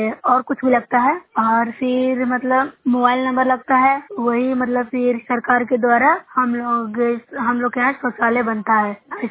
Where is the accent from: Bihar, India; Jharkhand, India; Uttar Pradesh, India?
Bihar, India; मैं नुसै ब्लॉक से हूँ, जिला नालंदा के निवासी हूँ।